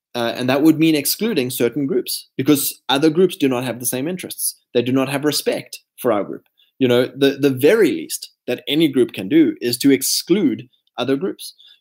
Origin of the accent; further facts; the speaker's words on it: South Africa; because even growing up in South Africa, you have experiences, right?